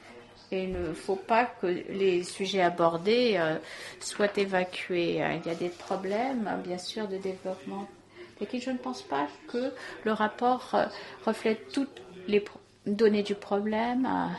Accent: Austria; French is a second language; nous venons tous les deux d'Autriche.

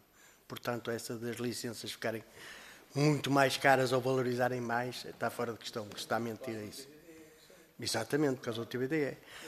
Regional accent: Porto, Norte, Portugal; Eu vou falar no Porto, que nós somos do Porto

